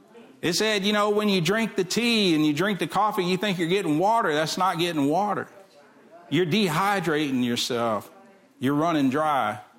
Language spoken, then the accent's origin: English; Texas City, Texas, United States; I grew up in Texas City. I learned not to drink the water.